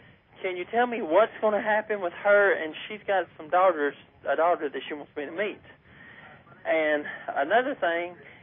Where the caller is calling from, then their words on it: Tennessee, United States; Tennessee.